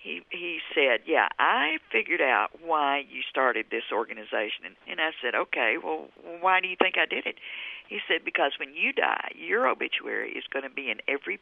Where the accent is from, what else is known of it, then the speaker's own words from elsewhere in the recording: Dallas, Texas, United States; No, I'm from Texas. You probably figured that out.